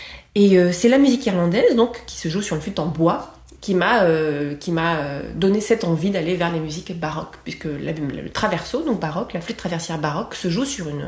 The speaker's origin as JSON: {"language": "French", "town": "Perpignan", "region": "Occitanie", "country": "France", "tie": "born or raised there", "said": "Voilà, je suis née à Perpignan, donc pour faire une courte biographie, j'ai appris à marcher et puis j'ai appris à danser la sardane."}